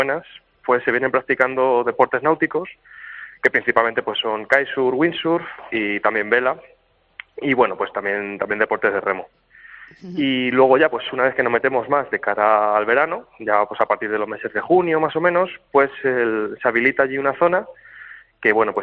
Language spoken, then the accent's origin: Spanish; Cuenca, Castilla-La Mancha, Spain; para los que somos de Cuenca, pues bueno, pues nos pilla cerquita